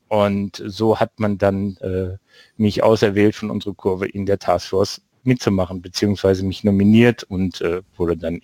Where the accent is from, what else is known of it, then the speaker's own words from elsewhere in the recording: Duisburg, North Rhine-Westphalia, Germany; zu meinem Heimatverein in meiner Heimatstadt Duisburg, dem MSV Duisburg.